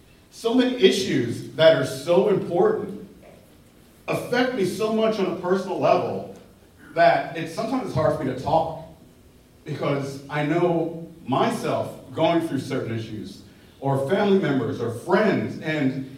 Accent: New York City, New York, United States; I grew up in Harlem. I grew up in Harlem in the 70s, early 80s.

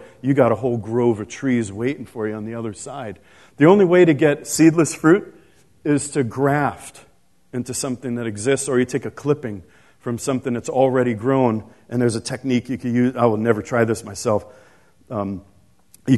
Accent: New York, United States; also born or lived in Boston; It was so funny because I'm from New York. I lived in Boston. I'm from the Empire State. You know, I'm used to big things.

